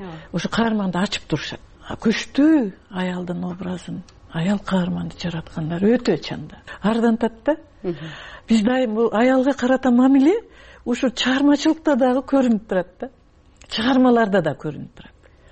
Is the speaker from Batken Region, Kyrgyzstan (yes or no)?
yes; Kara-Bulak, Batken Region, Kyrgyzstan; Мен туулуп өскөн айылым Баткен районунун Кара Булак айылы, туу таянган айылык атактуу даңазалуу Айгүл тоонунун түбүндөгү айыл.